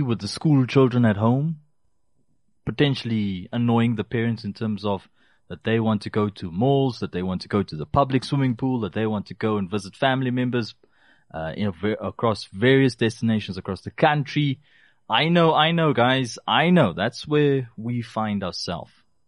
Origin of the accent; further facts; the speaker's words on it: Namibia; 26 December is family day with us here in Namibia. We don't have Boxing Day. It's not. We are not British.